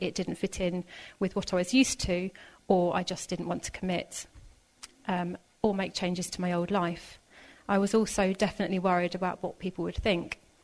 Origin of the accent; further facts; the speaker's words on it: Haywards Heath, South East England, United Kingdom; I've been coming to Christ Church since moving back to Haworthseath in September 2016. I grew up in Haworthseath and went to a Catholic church and Catholic schools. It was a lovely community and I have only fond memories.